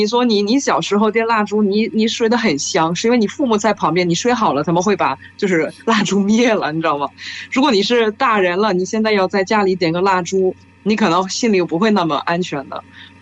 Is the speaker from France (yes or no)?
yes; France; now in China; 我上次回老家，我还买了一个我老家的有一个特别有名的一个这个烤面包的一个东西，就是法国其他地方是没有。